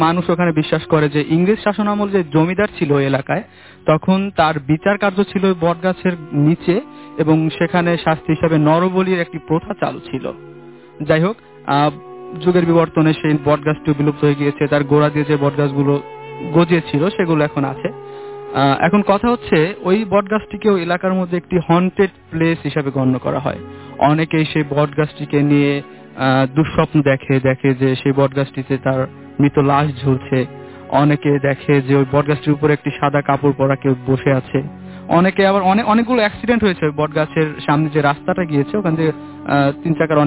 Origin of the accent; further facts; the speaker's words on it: Rajoir, Dhaka Division, Bangladesh; আমি মাদারীপুর জেলার রাজৈর উপজেলা থেকে এসেছি।